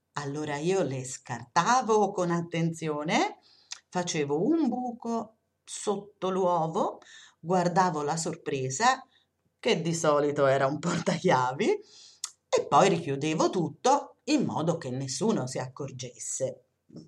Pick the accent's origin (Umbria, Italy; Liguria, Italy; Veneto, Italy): Umbria, Italy; now in Lucca, Italy; io non sono lucchese, anche se ci abito da 30 anni, sono umbra.